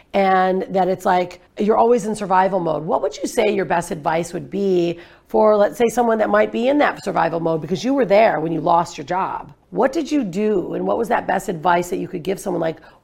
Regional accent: Michigan, United States; And I am from Michigan, so we're all Midwesterners.

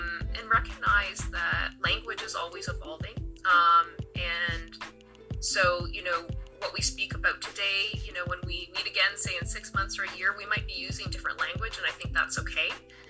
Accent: Toronto, Ontario, Canada; I identify as being a racialized person. I'm from newcomer and settler family lines. I was born and raised in Toronto, but my family has settled in different periods of time in BC, Quebec, and Ontario.

